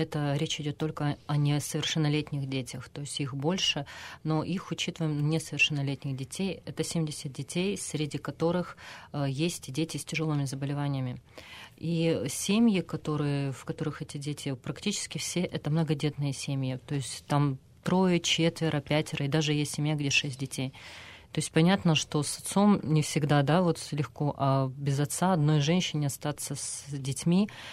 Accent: Sevastopol, Ukraine; Я хочу сказать, что я сама с Севастополя, самых первых арестованных ребят знаю еще с Крыма.

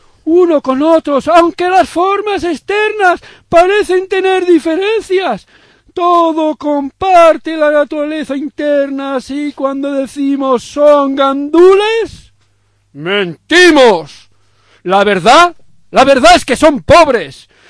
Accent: Spain; yo cuando era pequeño, pues aquí en España, esto que llamamos España

